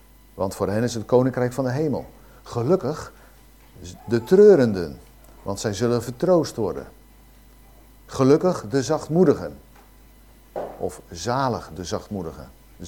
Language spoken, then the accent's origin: Dutch; Papendrecht, South Holland, Netherlands; Ik kom uit Papendrecht. Ik ga dan naar de Vrije Baptistengemeente.